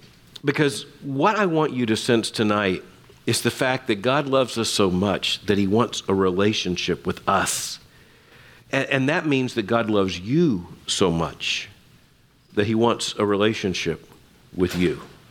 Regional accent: Florida, United States; I grew up in Florida, so I had to learn the good animals from the bad animals.

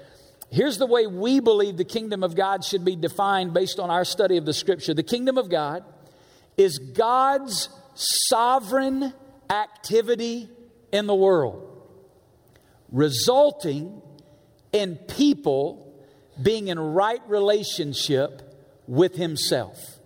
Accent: Alabama, United States; I'm from Alabama originally. If you're from Alabama, you don't go to Las Vegas.

